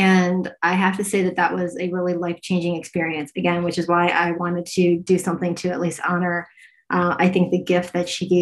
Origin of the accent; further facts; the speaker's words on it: United States; moved away; I am heterosexual and I'm American, you know, but spent most of my life abroad.